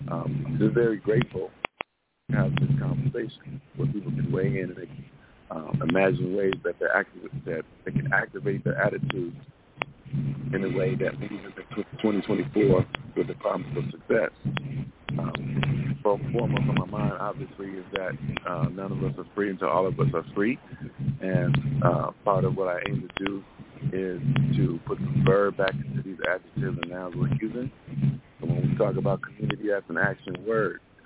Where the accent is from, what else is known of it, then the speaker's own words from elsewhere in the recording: Los Angeles, California, United States; So I'm from Los Angeles, California.